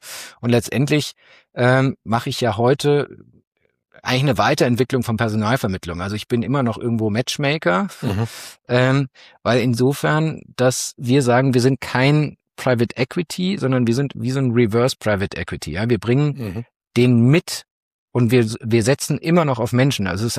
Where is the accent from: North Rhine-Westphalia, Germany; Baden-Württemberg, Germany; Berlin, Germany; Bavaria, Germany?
Bavaria, Germany; Munich; now in Hamburg, Germany; Ich komme ursprünglich aus München, ich lebe in Hamburg, habe meine Karriere in München bei einer inhabergeführten Mittelstandsberatung gestartet